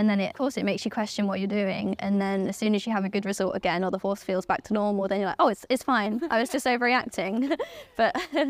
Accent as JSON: {"language": "English", "country": "United Kingdom", "said": "But that's only maybe because I'm also British."}